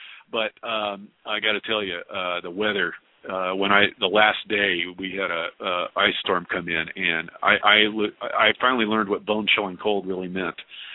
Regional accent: El Paso, Texas, United States; born there; I was born in El Paso, Texas.

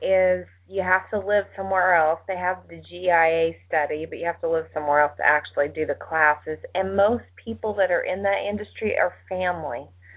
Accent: Indiana, United States; I'm from Indiana.

